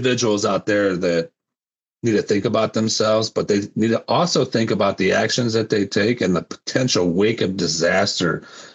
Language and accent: English; Indiana, United States; Growing up in Northwest Indiana, a proud 219er, 90% of my family were employees at U.S. Steel.